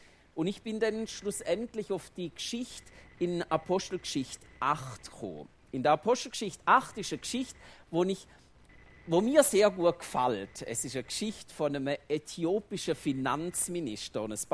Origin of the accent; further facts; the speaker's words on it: Switzerland; Weil bei uns in der Schweiz ist es ja nicht gerade so, dass Gemeinden wachsen.